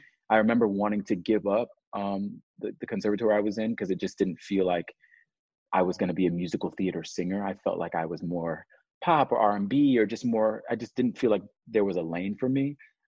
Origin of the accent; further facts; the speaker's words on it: Orlando, Florida, United States; I'm from Orlando, Florida.